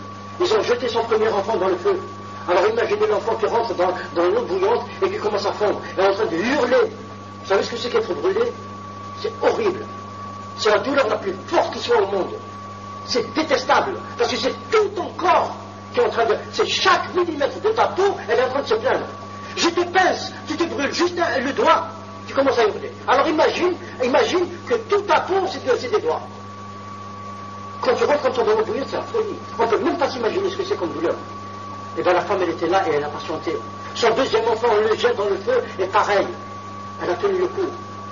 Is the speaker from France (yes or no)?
yes; France; born there; Je suis un citoyen du monde. Je suis tombé, je suis né en France par accident.